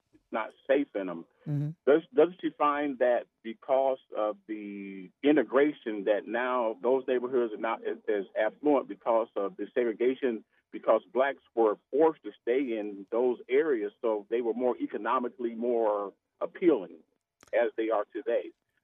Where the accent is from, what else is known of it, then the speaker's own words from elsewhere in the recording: the South, United States; I'm from the South, and I think that from what I hear, some of the areas that she used to visit are